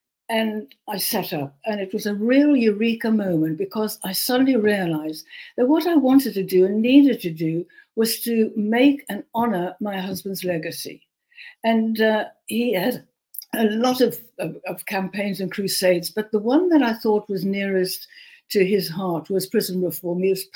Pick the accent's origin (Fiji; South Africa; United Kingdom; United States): South Africa; Cape Town, Western Cape; born there; I was born in Cape Town, and my dream was to come to Fleet Street